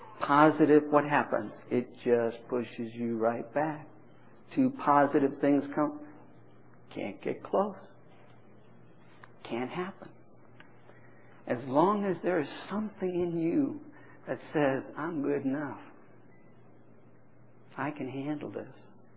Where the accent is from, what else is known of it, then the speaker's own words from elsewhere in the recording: India; now in United States; My parents were missionaries, and I grew up in India